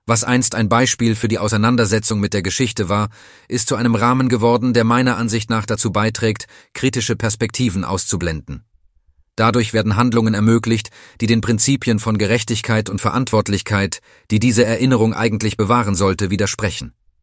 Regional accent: Italy; German is a second language; als Italiener, als jemand aus einem Land, das es versäumt hat, seine faschistische und koloniale Vergangenheit vollständig anzuerkennen oder Verantwortung dafür zu übernehmen.

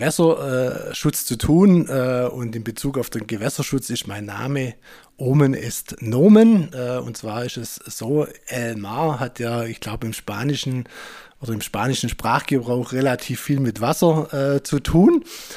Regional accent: Ravensburg, Baden-Württemberg, Germany; born there; Und als gebürtiger Ravensburger bin ich natürlich fest mit Oberschwaben verwurzelt.

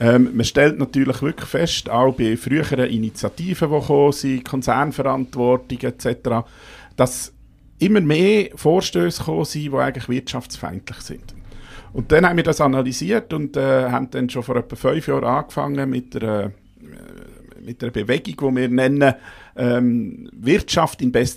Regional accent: Solothurn, Switzerland; Ich bin 56 und ich gehöre zum Dialekt an. Ich komme ursprünglich aus dem Solothurnischen. Ich bin in Solothurn in der Schule, habe in Bern studiert, Geografie und Biologie.

